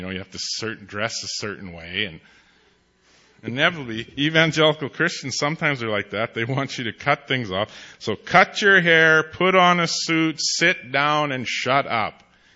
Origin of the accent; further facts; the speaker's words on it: Canada; first language Cree; English is a second language; My mother tongue is Cree, but I have lost my own language. So when I would go up in northern Alberta, I used an interpreter.